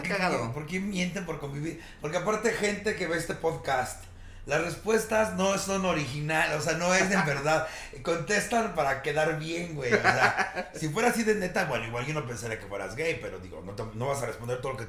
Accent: Mexico City, Mexico; born there; Yo nací en la colonia Jardín Balbuena.

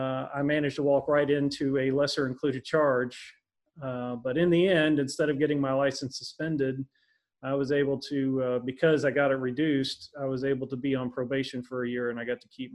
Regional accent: Louisville, Kentucky, United States; I grew up in Louisville, Kentucky. You know, my family was not wealthy.

